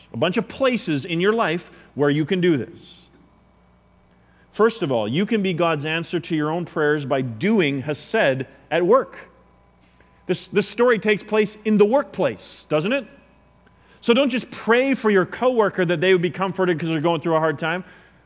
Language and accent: English; Vancouver, British Columbia, Canada; now in Victoria, Canada; I come from Vancouver where, you know, obviously it was much more multicultural than here